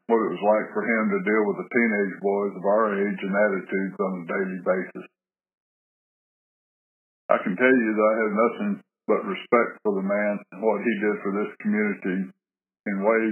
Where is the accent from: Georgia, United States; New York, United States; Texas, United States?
Texas, United States; Bandera; Next to my growing up in Bandera years came service station attendant.